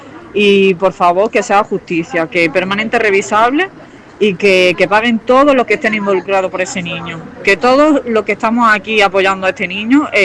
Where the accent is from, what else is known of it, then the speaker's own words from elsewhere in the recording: Almería, Andalusia, Spain; now in Garrucha, Spain; Yo vengo de Almería.